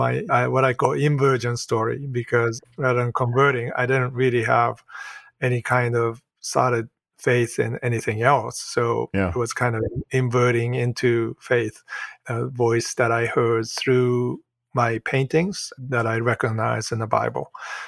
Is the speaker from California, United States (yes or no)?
no; Boston, Massachusetts, United States; born there; also born or lived in Stockholm, Sweden; So I was born in Boston. My father is a research scientist.